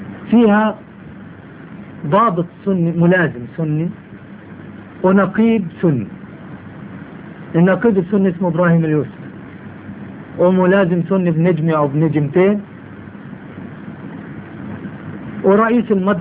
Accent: Jordan; يكتبون للأولاد الصغار مثلا عندنا في الأردن

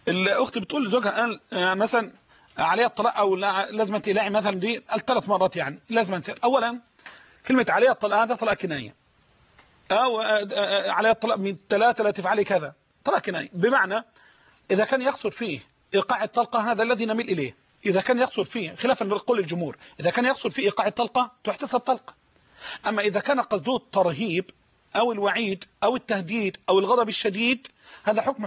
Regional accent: Dimshalt, Dakahlia, Egypt; خطبة الجمعة القادمة إن شاء الله في قريتي ديم الشلت مركز ذكرنا الزقالية، ديم الشلت مركز ذكرنس دقالية بلدي دي مشلت

